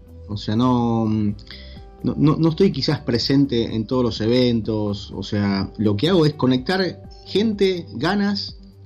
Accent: Buenos Aires, Argentina; me crié en San Telmo, el barrio de San Telmo, en la ciudad de Buenos Aires. Hoy vivo en Congreso, a 20 cuadras de donde me crié.

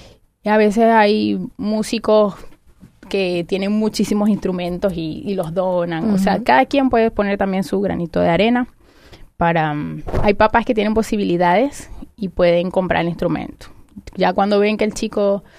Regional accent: Venezuela; No me lo sé todo todavía, soy de Venezuela

